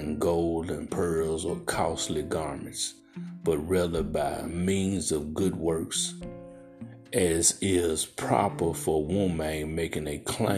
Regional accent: Memphis, Tennessee, United States; You know, I saw a situation that happened in my hometown of Memphis.

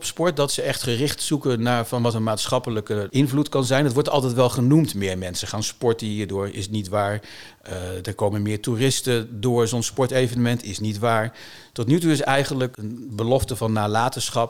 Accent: Gelderland, Netherlands; Ja, ik kom uit het bos. Ik kom van de Veluwe.

